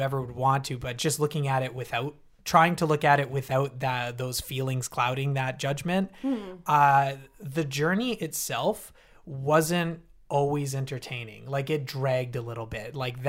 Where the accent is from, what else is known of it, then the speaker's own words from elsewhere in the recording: Canada; And I appreciate that as a Canadian